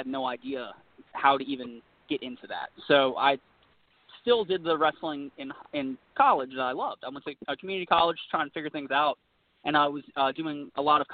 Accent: Virginia, United States; Even though I'm from Virginia, I make sure to enunciate everything.

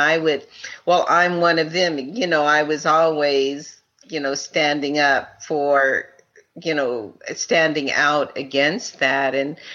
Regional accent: San Francisco, California, United States; born there; It said I was born in San Francisco.

